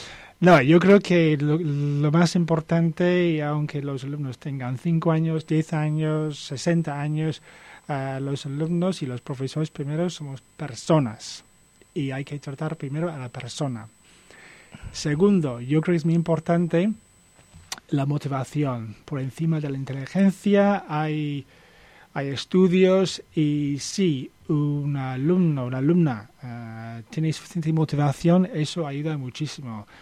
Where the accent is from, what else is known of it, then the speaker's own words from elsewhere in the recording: United Kingdom; Spanish is a second language; moved away; soy británico, llevo muchos años aquí, soy muy joven de espíritu, y no tan joven de cuerpo